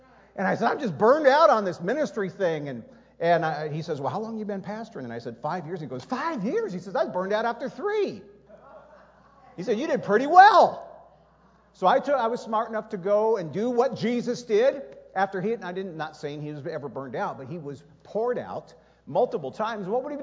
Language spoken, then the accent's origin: English; Michigan, United States; I find myself in Indiana. I believe I'm being used of God right now. You didn't even catch that. I'm from Michigan.